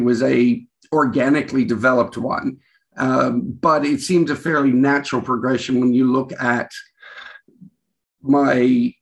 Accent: Australia; being very Australian as a group, we should geek out and get shit-faced.

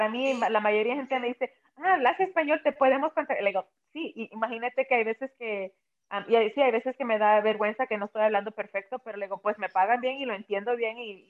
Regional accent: El Salvador; now in United States; yo soy de El Salvador

